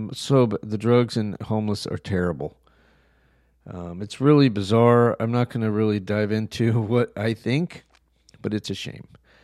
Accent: Albuquerque, New Mexico, United States; Most of the concerts that I've seen, especially in my youth, was in Albuquerque, growing up in Albuquerque, going to the fairgrounds.

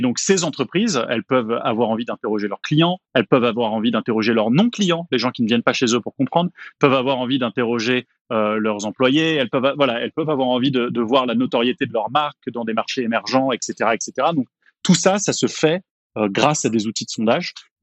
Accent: France; accent: French; now in Quebec, Canada; mes origines françaises que je n'arrive pas du tout à cacher. Je m'excuse. Je suis québécois de cœur, mais d'accent, je suis français.

